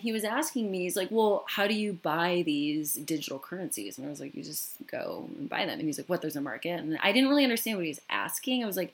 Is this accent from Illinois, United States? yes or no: no; Michigan, United States; let's say where I grew up in Michigan